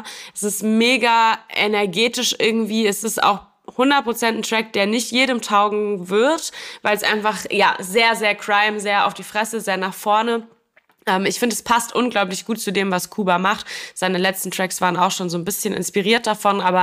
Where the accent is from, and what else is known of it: Wiesbaden, Hesse, Germany